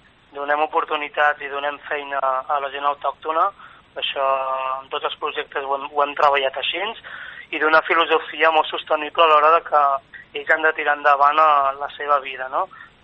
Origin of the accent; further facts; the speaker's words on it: Calella, Catalonia, Spain; la sort d'haver nascut a un gran poble, no? Ja sembla que els últims anys no puc estar gairebé mai en el meu poble, però bueno.